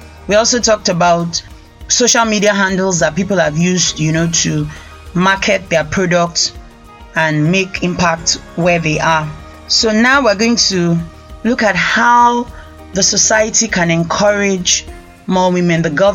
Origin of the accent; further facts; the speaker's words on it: Rivers, Nigeria; And I am from the Niger Delta, I'm from River State, and I'm in the ICT space.